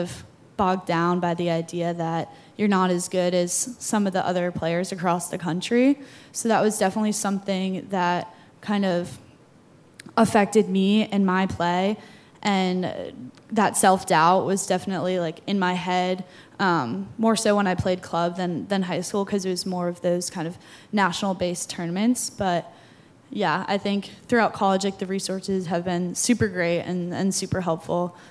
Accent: Chicago, Illinois, United States; I mean, I'm from Chicago, and lacrosse like isn't super popular in the Midwest.

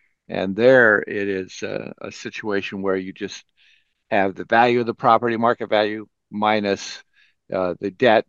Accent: Kansas, United States; You know, I'm originally from Kansas

